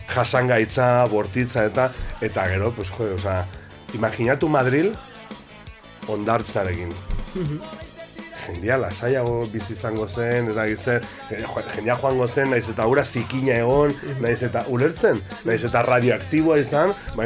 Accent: Pamplona, Navarre, Spain; Iruñekoa naiz eta Iruña oso ongi dago

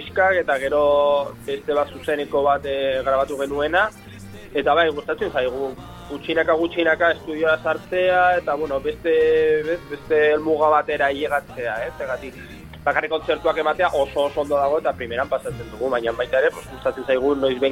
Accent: Aibar, Navarre, Spain; Ba, Oibar gure herrian hasi zen guztia

